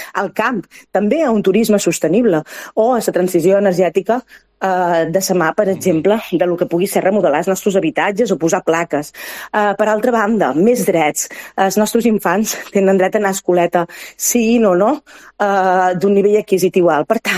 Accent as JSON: {"language": "Catalan", "region": "Balearic Islands", "country": "Spain", "said": "Quant d'anys fa que vas pel món i dius: soc menorquí. Ah, mallorquí. No, menorquí. Ara ja saben que som menorquins."}